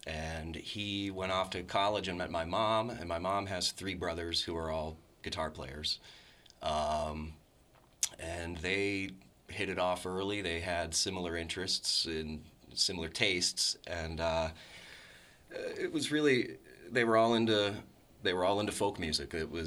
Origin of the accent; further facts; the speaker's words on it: New Kensington, Pennsylvania, United States; now in Pittsburgh, United States; I'm originally from New Kensington, PA.